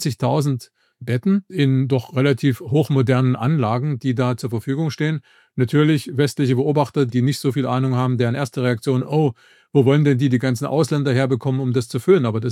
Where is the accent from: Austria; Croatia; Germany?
Germany; East Germany; Also ich bin selber aus der DDR, war 21. zum Zeitpunkt der Wiedervereinigung